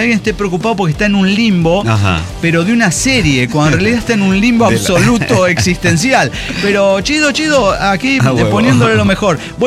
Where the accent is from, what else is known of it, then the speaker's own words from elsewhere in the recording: Mexico; now in United States; ese producto no está disponible en mi país porque es que soy mexicano, pero estoy en el gringo